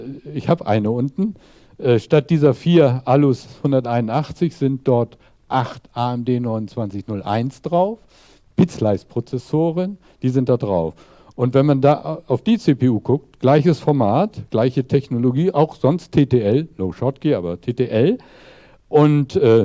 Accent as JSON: {"language": "German", "town": "Radolfzell", "region": "Baden-Württemberg", "country": "Germany", "said": "ich komme aus Radolfzell."}